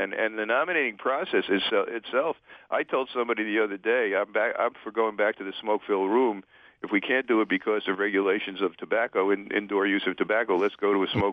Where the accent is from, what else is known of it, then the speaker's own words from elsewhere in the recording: Brooklyn, New York, United States; I'm from Brooklyn. I don't know so much about that.